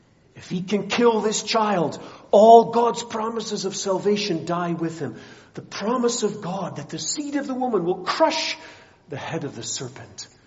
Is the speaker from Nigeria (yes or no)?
yes; Nigeria; I often tell the story of growing up in Nigeria as a child. 50% of children there died before their first birthday.